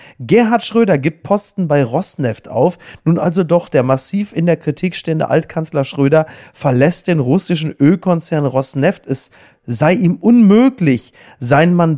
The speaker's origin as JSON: {"language": "German", "town": "Castrop-Rauxel", "region": "North Rhine-Westphalia", "country": "Germany", "tie": "born or raised there", "said": "wie meine Heimat Castrop-Rauxel"}